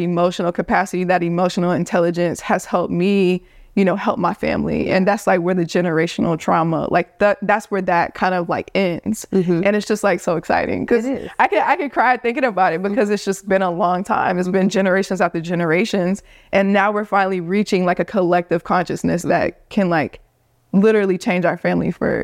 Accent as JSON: {"language": "English", "town": "Gainesville", "region": "Florida", "country": "United States", "tie": "born or raised there", "also_born_or_lived": "Nashville, United States", "said": "I grew up in Gainesville, but I went to Vanderbilt. Like being in Nashville, Tennessee at Vanderbilt"}